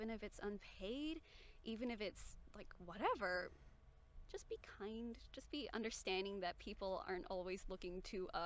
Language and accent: English; Australia; I'm Australian, so I always wake up late for those.